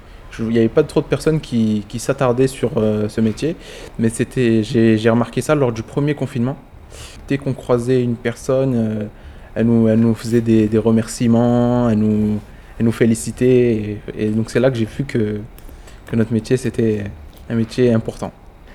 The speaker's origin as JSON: {"language": "French", "town": "Montpellier", "region": "Occitanie", "country": "France", "tie": "born or raised there", "said": "Je suis Montpelliérain, né à Montpellier, et je pense que je vais mourir à Montpellier quand même. Depuis que j'ai grandi ici, il y a tous mes amis qui sont ici."}